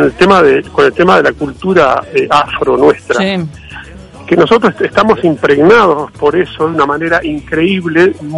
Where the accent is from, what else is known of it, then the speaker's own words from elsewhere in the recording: Uruguay; Digo, sí, soy medio negro, le decía, soy uruguayo.